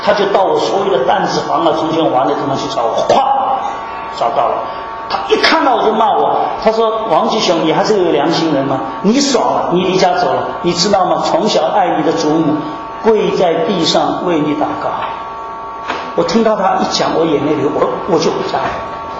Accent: Shanghai, China; 我们打了架以后发现他也从上海来，我也从上海来

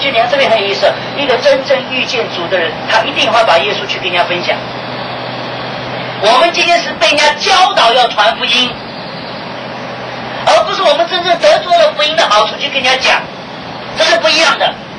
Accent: Taiwan; also born or lived in Shanghai, China / Thailand; 就像我生是生在中国，长是长在这个台湾，是不是？真正的工作是在泰国，所以我在泰国时间最久嘛。我说我13年在上海，19年在台湾，我有20多年时间在泰国。

